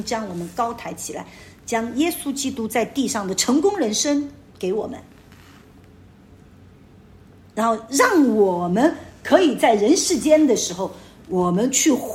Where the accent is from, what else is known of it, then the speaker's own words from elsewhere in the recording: China; 美国人跟我们中国人不一样啊。